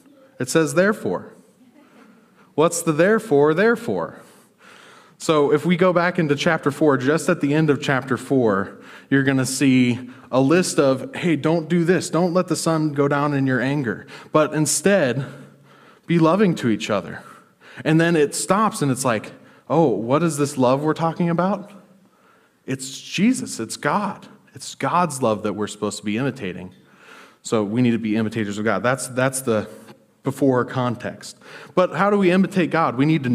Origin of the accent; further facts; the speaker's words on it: Montana, United States; I'm from Montana. I didn't grow up saying those things, but I'm around her, so I imitate her.